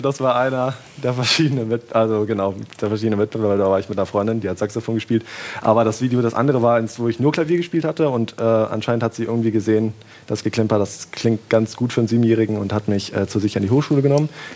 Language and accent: German; Mülheim an der Ruhr, North Rhine-Westphalia, Germany; also born or lived in Berlin; ich wurde in Berlin geboren, aber das war kurz vor unserem Umzug nach Mülheim in den Ruhrport.